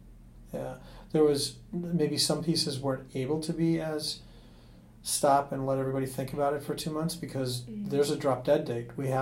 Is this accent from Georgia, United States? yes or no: no; Manitowoc, Wisconsin, United States; Which happens to be my hometown.